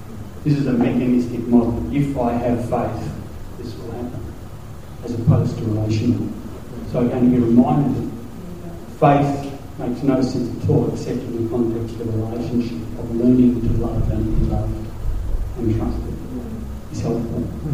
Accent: Australia; being Australian, being 21st century people

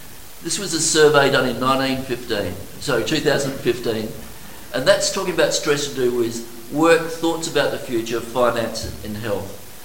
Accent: Midland, Western Australia, Australia; I grew up in Midland. Remember the railways, the abattoir and the brickworks? In that area, we were the working poor.

